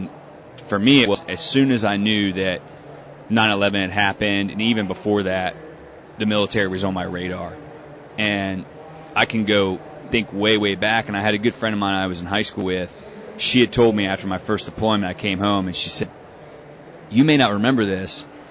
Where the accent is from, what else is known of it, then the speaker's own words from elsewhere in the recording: Ohio, United States; So, born and raised in Ohio.